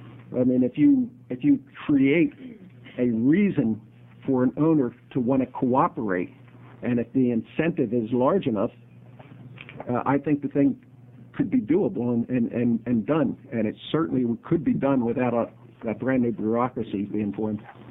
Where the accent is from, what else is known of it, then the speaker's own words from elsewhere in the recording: New Jersey, United States; Now, I'm from New Jersey originally, and alongside of me is the state of New York and the state of Pennsylvania.